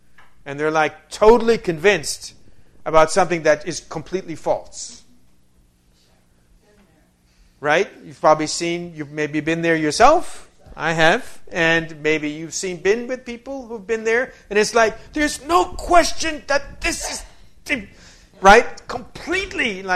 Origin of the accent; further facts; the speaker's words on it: New York, United States; and I'm from New York, and I'm like walking, you know